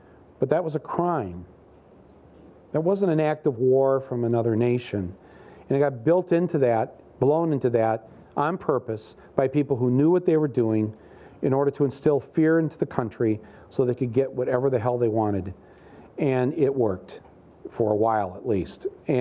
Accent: Detroit, Michigan, United States; Hey, yeah, I'm from Detroit, yeah. they could spot us coming.

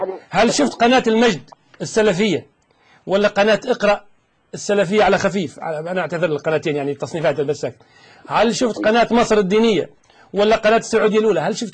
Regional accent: Tunisia

